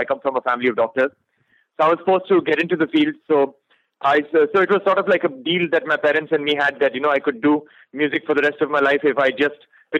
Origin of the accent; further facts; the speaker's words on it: India; since I'm Indian